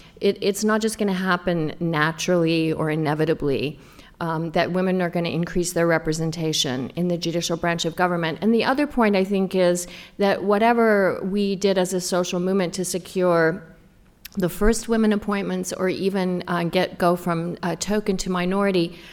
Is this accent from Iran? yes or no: no; Louisiana, United States; now that I'm a Southerner from the great state of Louisiana, I hope that I'll speak slowly enough for our translators.